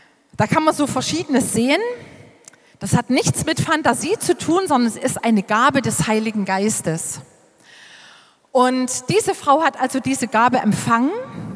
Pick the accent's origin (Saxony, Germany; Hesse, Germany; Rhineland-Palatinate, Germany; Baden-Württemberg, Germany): Saxony, Germany; Nauenhain; born there; Im Jahr 1964, da kam in dem kleinen Ort, wo ich geboren bin, Nauenhain bei Geithain, gibt es nur einmal in ganz Deutschland